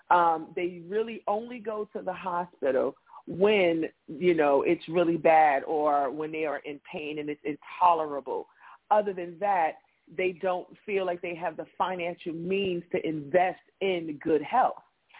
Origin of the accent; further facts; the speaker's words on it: South Bronx, New York, United States; because I'm from the South Bronx.